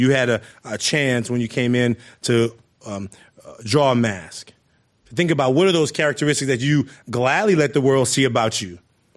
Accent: Oakland, California, United States; Well, at least not growing up in Oakland, you can't. Where I grew up, you can't be afraid.

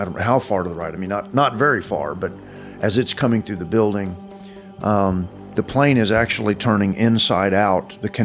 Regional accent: Fort Worth, Texas, United States; as a kid growing up in Fort Worth, when Carswell Air Force Base used to be a big B-52 base

